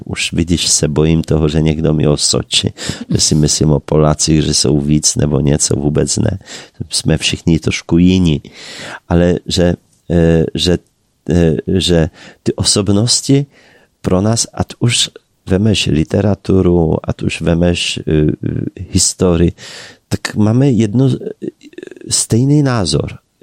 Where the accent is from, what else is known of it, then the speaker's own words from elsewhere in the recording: Poland; Czech is a second language; ty, kteří jsou v Česku hrdinami, ty u nás v Polsku jsou těmi nejodpornějšími